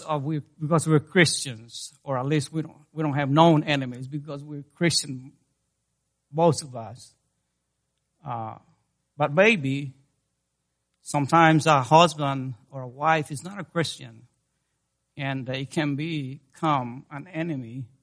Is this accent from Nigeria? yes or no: no; El Salvador; I grew up in El Salvador. I was born in El Salvador. My wife, too. We are from El Salvador, Central America. My parents were Christians.